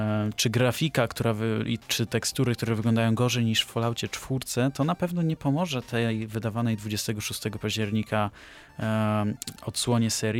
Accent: Swarzędz, Greater Poland Voivodeship, Poland; Ja już nie jestem ze Swarzędza

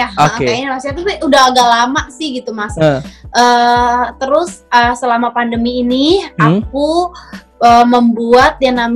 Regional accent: Cirebon, West Java, Indonesia; now in Bali, Indonesia; perjalanan aku dari Cirebon itu pindah ke Bali itu kurang lebih 1000 kilometer mas.

